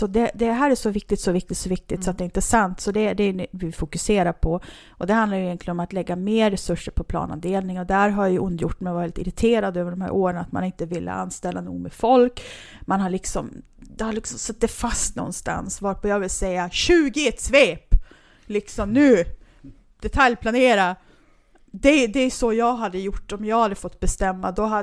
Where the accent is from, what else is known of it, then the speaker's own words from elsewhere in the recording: Skellefteå, Västerbotten County, Sweden; nu ska jag hem, nu ska jag till Skellefteå